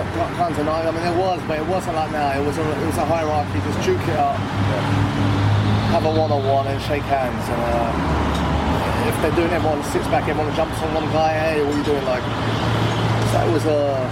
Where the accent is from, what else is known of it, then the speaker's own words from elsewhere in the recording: London, United Kingdom; also born or lived in Essex; And my dad got a job in that area, so we moved as a family because I was born in North London.